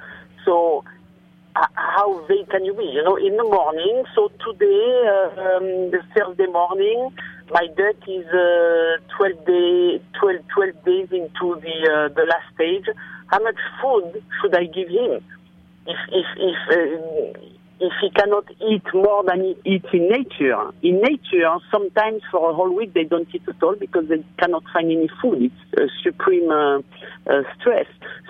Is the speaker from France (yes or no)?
yes; France; English is a second language; I was born in France and I'm French.